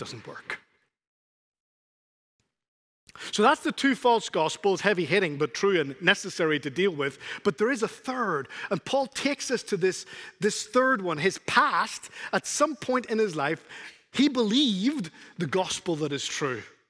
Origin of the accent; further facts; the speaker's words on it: Spain; The 21st century, little boy growing up in Spain, myself.